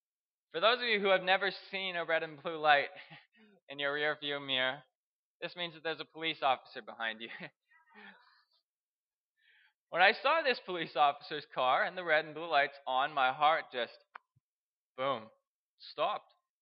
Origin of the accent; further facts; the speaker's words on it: Winnipeg, Manitoba, Canada; I am from Winnipeg, Manitoba. I am 22 years old.